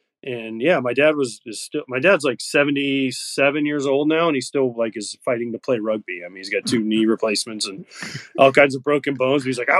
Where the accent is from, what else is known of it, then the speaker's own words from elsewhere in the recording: Florida, United States; I mean, growing up in Florida, you play baseball year round.